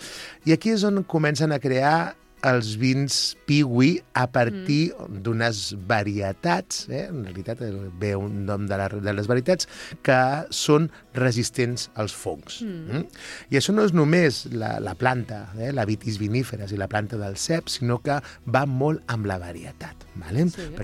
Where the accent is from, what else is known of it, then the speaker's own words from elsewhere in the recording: Catalonia, Spain; tots els que som aquí del Penedès